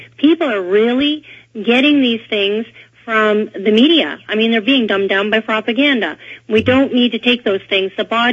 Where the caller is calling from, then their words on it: Calgary, Alberta, Canada; Listen, I'm calling from Calgary, Alberta